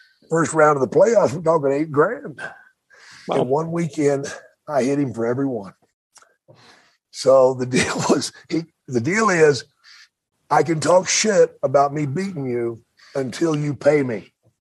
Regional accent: Dallas, Texas, United States; you know I'm from Dallas

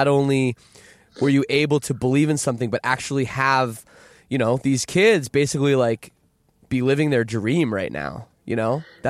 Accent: Toronto, Ontario, Canada; growing up in Toronto, we had a great scene at that time here.

